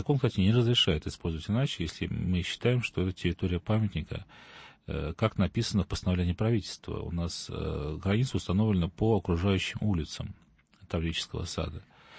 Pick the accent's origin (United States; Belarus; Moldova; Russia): Russia; Saint Petersburg; я могу сказать, как петербуржец